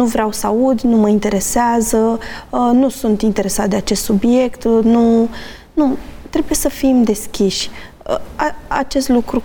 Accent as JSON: {"language": "Romanian", "country": "Romania", "said": "Da, noi ca și români suntem dezinteresați de problemele celor din jurul nostru."}